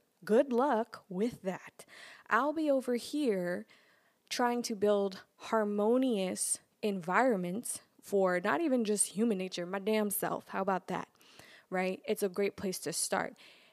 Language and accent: English; Brooklyn, New York, United States; I'm from Brooklyn. Like, I built my first business at a young age.